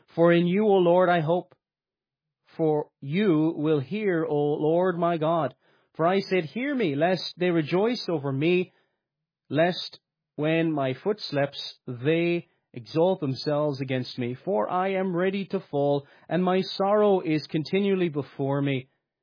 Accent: Cork, Munster, Ireland; accent: Cork; I think my Cork accent comes out sometimes here.

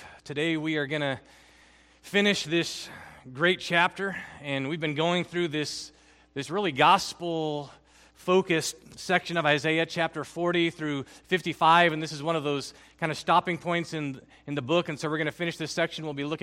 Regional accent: Philippines; English is a second language; I'm reminded of growing up in the Philippines. We often sang a song that came right from verse 12 at our church in the Philippines.

